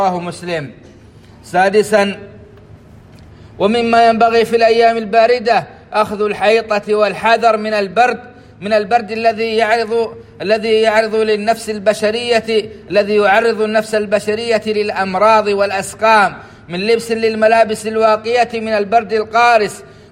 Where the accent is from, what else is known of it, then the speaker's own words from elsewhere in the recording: Saudi Arabia; في بلادنا السعودية